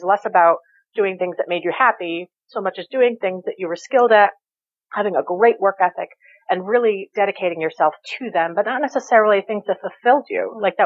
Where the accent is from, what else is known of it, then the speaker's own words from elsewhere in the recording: New Jersey, United States; I'm from New Jersey, so generally that's kind of how New Jersey people function, is that very abrasive sort of personality.